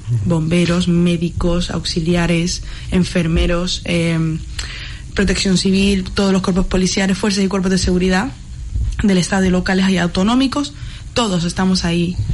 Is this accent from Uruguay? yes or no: no; Canary Islands, Spain; perdón mi acento, yo soy canaria, partamos de ahí